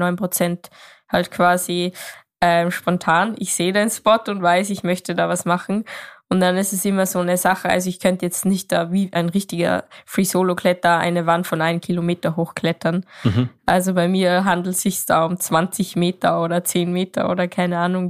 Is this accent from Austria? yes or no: yes; Austria; Ich komme aus Österreich